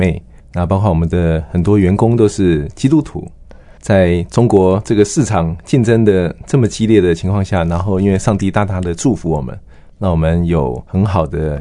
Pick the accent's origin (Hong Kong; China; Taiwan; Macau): Taiwan; Taipei; also born or lived in Kaohsiung; 从小在这个台北长大，小时候因为父亲的这个工作的异动，然后还有外遇，所以我们被妈妈带到高雄去待了半年的时间